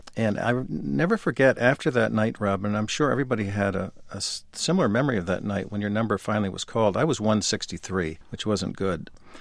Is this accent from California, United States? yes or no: no; Westport, Connecticut, United States; he would stand in front of the flagpole in Westport, Connecticut, my hometown, every Sunday morning in silent protest to the war.